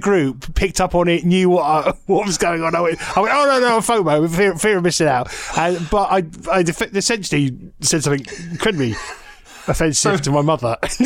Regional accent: United Kingdom; Well, fuck that bollocks, mate. I'm a Brit, and I will not give in to the Americanization of the Z.

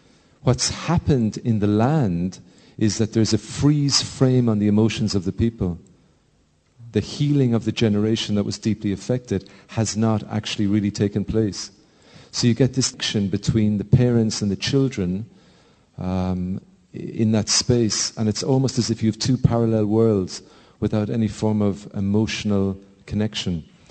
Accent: Ireland; You know, being Irish, it's very easy to, again, fall into the cliche of talking about suppressed land

